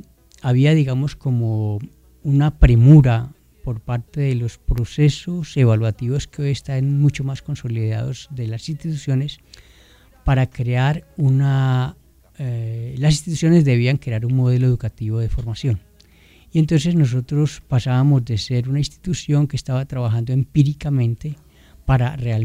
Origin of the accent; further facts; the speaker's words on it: Sevilla, Valle del Cauca, Colombia; now in Bogotá, Colombia; a pesar de vivir hace muchos años aquí en Bogotá, me siento muy vallecaucano, en tanto que mi pueblo, Sevilla, que es un pueblo montañero, es un pueblo que lo tengo en la montaña, metido